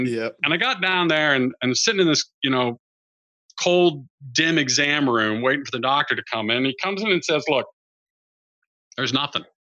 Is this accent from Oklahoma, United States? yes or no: no; Indiana, United States; I grew up in Indiana, which was about an 8-hour drive from where we were living.